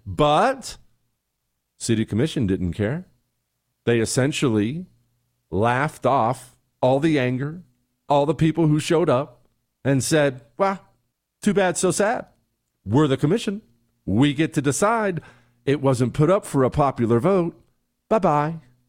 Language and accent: English; Bozeman, Montana, United States; In Bozeman, Montana, you know, that's where I grew up. Bozeman, Montana. I graduated high school from Bozeman, Montana. Well, I moved there when I was 10, and I graduated from there.